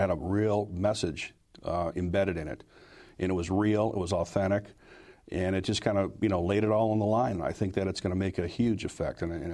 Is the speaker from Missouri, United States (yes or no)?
no; Detroit, Michigan, United States; We're from Detroit. We're proud of Detroit. It's the Motor City.